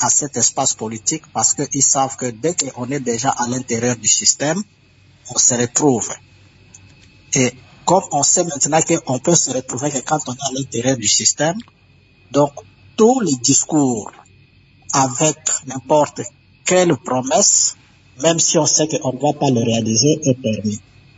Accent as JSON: {"language": "French", "country": "DR Congo", "said": "Chez nous, en République démocratique du Congo"}